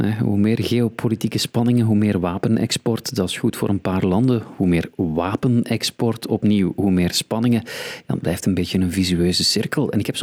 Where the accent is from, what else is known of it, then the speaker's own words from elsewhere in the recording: Belgium; Wij zijn ook een wapenexporteur. Wij als Belgen.